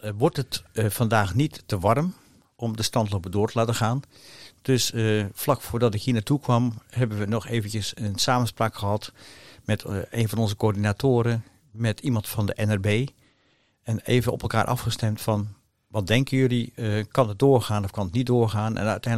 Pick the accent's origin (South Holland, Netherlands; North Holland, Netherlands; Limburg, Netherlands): South Holland, Netherlands; Noordwijk; born there; En ik ben geboren op de Kwaak.